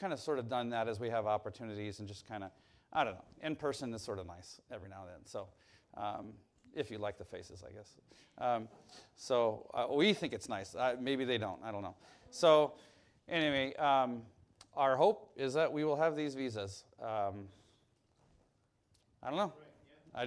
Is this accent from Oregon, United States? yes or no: yes; Oregon, United States; now in Indiana, United States; We're from Oregon, that's what we know. And yet, we live in Indiana.